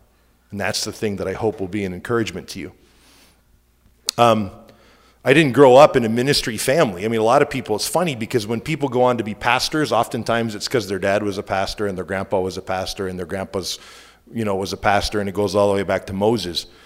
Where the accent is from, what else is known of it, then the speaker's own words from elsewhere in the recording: Eastern Canada, Canada; But growing up in Eastern Canada, you know, was for me a lot of fun. I think I kind of embraced my Canadian roots without realizing how odd that was to a lot of Americans.